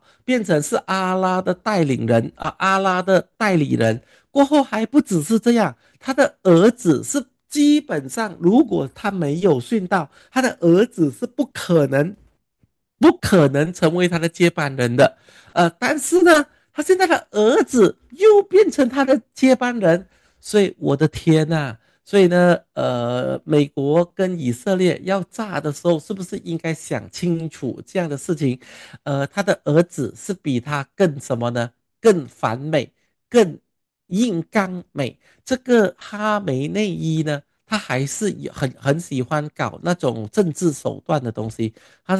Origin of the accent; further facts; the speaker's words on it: Malaysia; 所以我们马来西亚人都很讨厌他，极其讨厌他